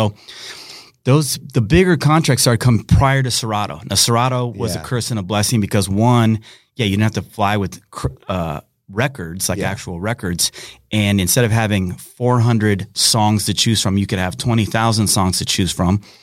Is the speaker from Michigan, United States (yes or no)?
no; Los Angeles, California, United States; so like any LA work at that point was just to, you know, work in my hometown.